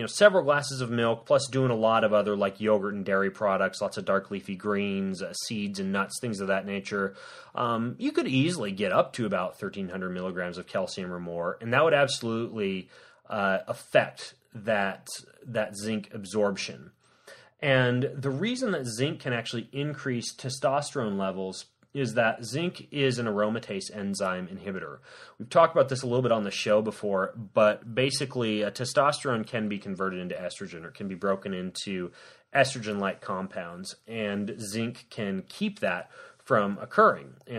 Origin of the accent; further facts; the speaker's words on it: Spokane, Washington, United States; one actually right here in my hometown of Spokane, Washington, John Stockton